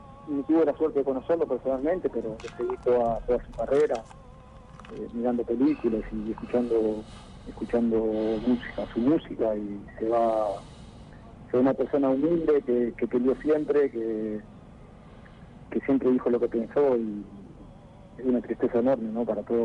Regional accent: Buenos Aires, Argentina; tenía 5 años, 6, fue en mi pueblo, en Juan Lacase, que es enfrente a La Plata, donde a mi pueblo nos dicen Sabalero, por los sábalos que salen en el río.

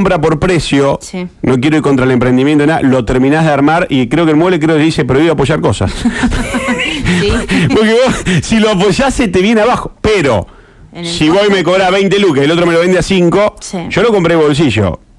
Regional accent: Esperanza, Santa Fe, Argentina; que soy de Esperanza

